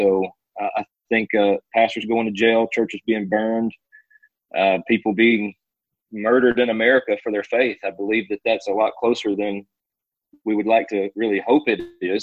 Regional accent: Mississippi, United States; even in my home state of Mississippi

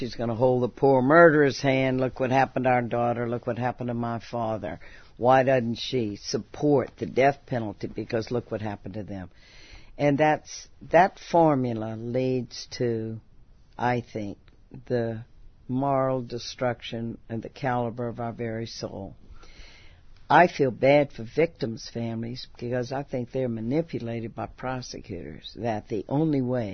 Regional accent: the South, United States; Okay, y'all, I'm from the South. We tell stories

